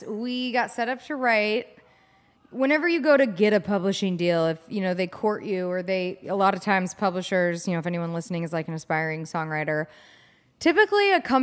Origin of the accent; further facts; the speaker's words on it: St. Louis, Missouri, United States; I grew up in St. Louis and when I would travel to like LA.